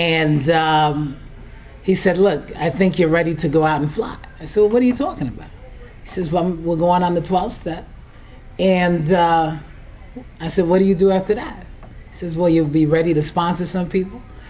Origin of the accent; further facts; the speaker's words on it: Brooklyn, New York, United States; And born and raised in Brooklyn, moved to New Rochelle.